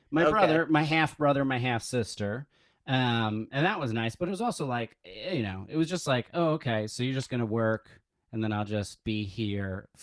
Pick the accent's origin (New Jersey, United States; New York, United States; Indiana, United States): New Jersey, United States; also born or lived in Michigan, United States; But I grew up in Jersey. I was born in Michigan. My parents got divorced when I was 2. And so I grew up in Jersey with my mom, and my dad lived in Michigan.